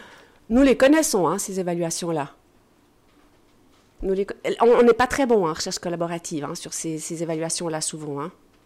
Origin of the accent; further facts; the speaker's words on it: Vaud, Switzerland; je suis genevoise, je suis suisse. J'ai même expliqué hier soir que je n'étais même pas genevoise, j'étais vaudoise.